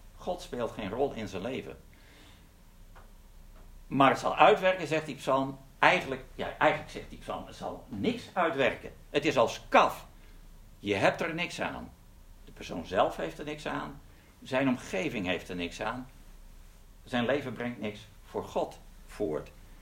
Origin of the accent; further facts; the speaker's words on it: Leeuwarden, Friesland, Netherlands; also born or lived in Eindhoven; Ik ben opgegroeid in Leeuwarden, dat is toch een redelijke stad. En daarna in Eindhoven, dat is natuurlijk ook gewoon een stad. Dus eigenlijk ben ik een stadsmens.